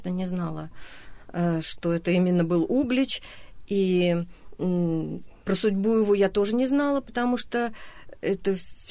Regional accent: Moscow, Russia; born there; мой дедушка, мой папа и я, мы все родились в Кадашах.

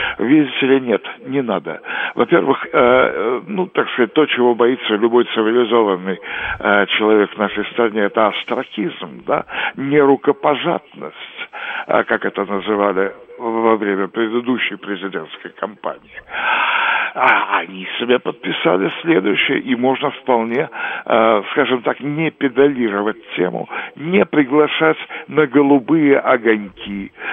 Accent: Moscow, Russia; Мне повезло, я москвич.

